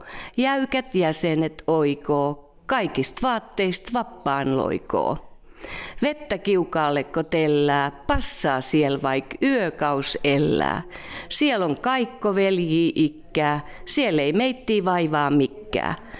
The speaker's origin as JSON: {"language": "Finnish", "town": "Lappeenranta", "region": "South Karelia", "country": "Finland", "tie": "born there", "said": "ja olen syntynyt Lappeenrannassa. Eli minä olen näitä Etelä-Karjalan tyttöjä."}